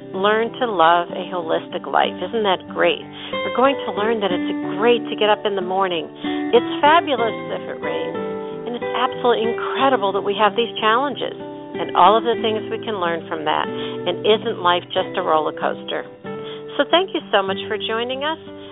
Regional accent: Pennsylvania, United States; I grew up in Pennsylvania, 50s, 60s, early 70s.

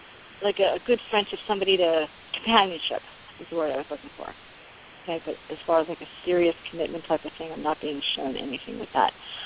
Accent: New York, United States; now in Florida, United States; Now, well, I'm in Florida, but by way of New York.

